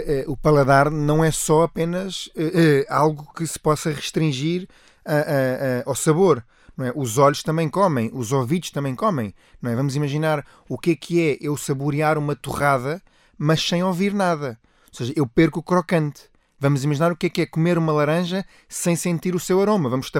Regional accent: Rio de Janeiro, Brazil; Eu, por exemplo, nasci no Rio de Janeiro, no Brasil, e cresci com sabores tropicais.

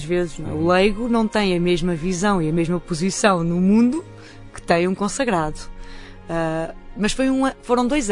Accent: Fajarda, Santarém, Portugal; Eu sou natural da Fajarda, que fica no concelho de Cruz. Uma aldeia pequenina.

